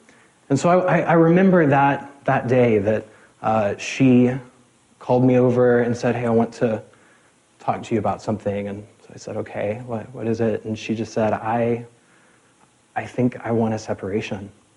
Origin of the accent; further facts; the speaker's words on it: Abilene, Texas, United States; now in Seattle, United States; I was moving here from Abilene, Texas. None of those things are in Abilene, Texas.